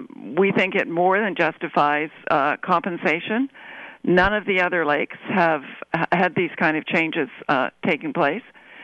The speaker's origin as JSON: {"language": "English", "country": "Canada", "said": "I'm embarrassed to say, as a Canadian, what happened."}